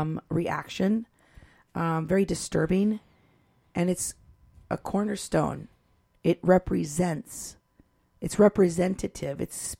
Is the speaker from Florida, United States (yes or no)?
no; Iowa, United States; I grew up in Iowa where there's a lot of guns.